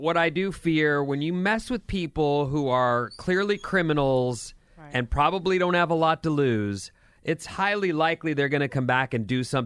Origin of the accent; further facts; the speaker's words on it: Mazatlan, Sinaloa, Mexico; I grew up in Mazatlan. Mazatlan, Sinaloa, and recognize all the names.